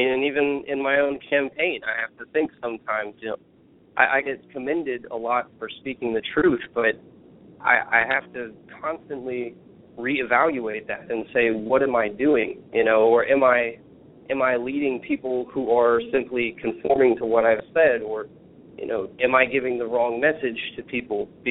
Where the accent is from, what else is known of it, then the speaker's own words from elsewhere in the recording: the South, United States; and I was raised in the South. I consider myself a Southerner, and I didn't really awaken to that fact until I went to law school in Chicago.